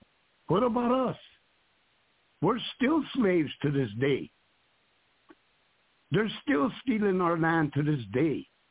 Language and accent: English; South Dakota, United States; I'm not American. I'm a Lakota. Lakota from the Black Hills of South Dakota. That's my country.